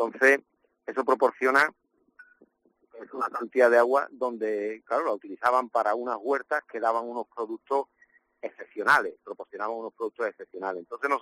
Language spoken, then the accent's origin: Spanish; Medina Sidonia, Andalusia, Spain; nosotros somos de Medina, somos naturales de Medina Sidonia, una ciudad trimilenaria.